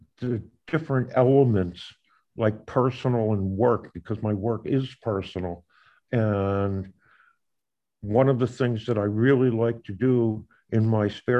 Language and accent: English; Philadelphia, Pennsylvania, United States; I grew up in Philadelphia, and my father was very interested in gathering fish, crabs, and clams from various places in New Jersey.